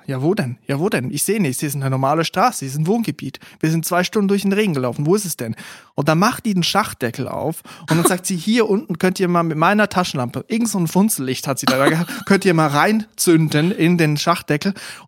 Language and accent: German; Aargau, Switzerland; also dort, wo ich aufgewachsen bin, Kanton Aargau, sehr dicht von Römern bevölkert gewesen früher.